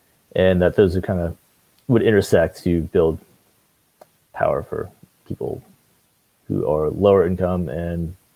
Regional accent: Maine, United States; I do not have an Ohio accent. I grew up in Maine.

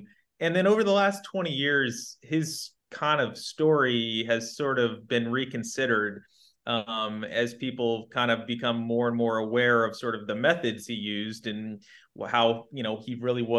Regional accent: Overland Park, Kansas, United States; This is kind of when we were growing up in Overland Park in Kansas City as a whole.

